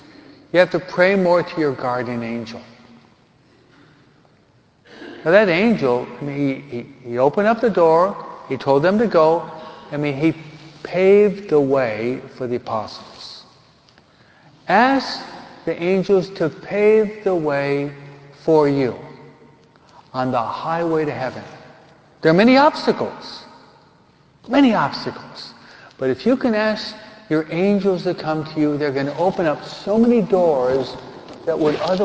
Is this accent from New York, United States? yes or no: yes; New York, United States; I'm not the best of drivers. I'm a New Yorker.